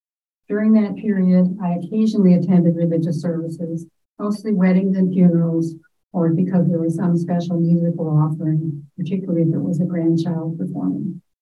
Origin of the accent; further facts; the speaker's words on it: Fond du Lac, Wisconsin, United States; I was born and raised in Fond du Lac, Wisconsin. It's a town of 30,000 people, had no less than four Catholic churches, each equipped with a parochial school.